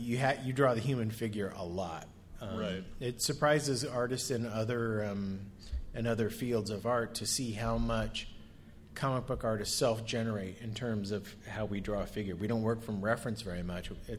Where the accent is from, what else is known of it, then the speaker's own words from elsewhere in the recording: Iowa, United States; because I'm from Iowa and I still live in Iowa.